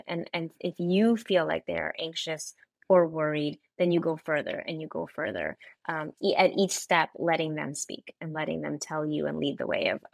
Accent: Kansas City, United States; now in New York, United States; I'm from Kansas City, so I'm a fellow Midwesterner.

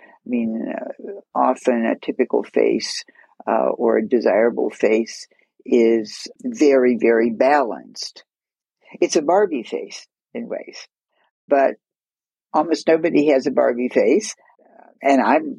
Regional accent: Florida, United States; I graduated from the University of Florida. I grew up in Florida and got my PhD there.

